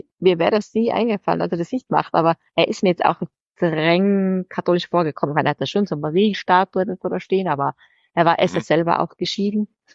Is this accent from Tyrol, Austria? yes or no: yes; Tyrol, Austria; ich komme aus Österreich, aus Tirol, aus den Tiroler Alpen und wohne da in einem ganz netten, kleinen 1500 Seelenort auf 1000 Metern Seehöhe.